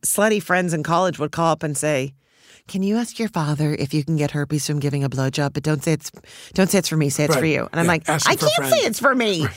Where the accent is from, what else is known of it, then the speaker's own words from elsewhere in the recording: Canada; in Canada, when we grew up in the Olympics, we thought bronze was the highest you could get.